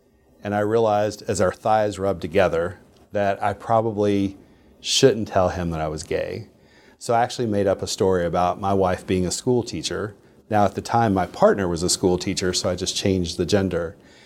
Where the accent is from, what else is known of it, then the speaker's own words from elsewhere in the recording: Harlan, Kentucky, United States; I'm from Harlan, Kentucky.